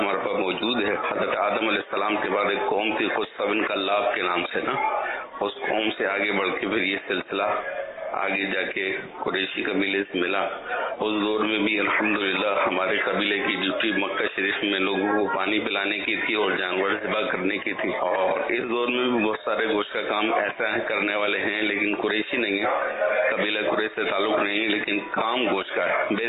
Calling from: Orangi, Sindh, Pakistan; اورنگی سے عرض کر رہا ہوں, حضور آپ نے جو ارشاد فرمایا قریشیوں کے بارے میں, الحمدللہ میرا تعلق اسی قبیلہ قریش سے ہے

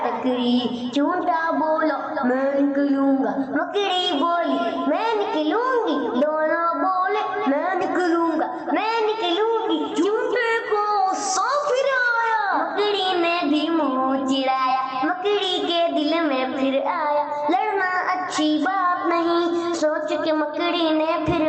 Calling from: Minchinabad, Punjab, Pakistan; مینچل آباد سے

